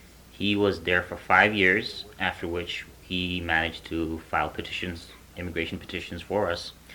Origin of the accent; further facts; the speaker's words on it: India; moved away; the furthest out of my hometown that I've been was, I hadn't even been south of Delhi or to even South India, pretty much.